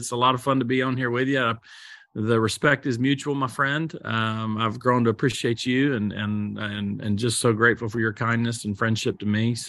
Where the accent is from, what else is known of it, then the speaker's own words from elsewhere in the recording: North Carolina, United States; I'm from North Carolina, and I come from blue collar, middle class, maybe even lower middle class-ish, something like that, roots.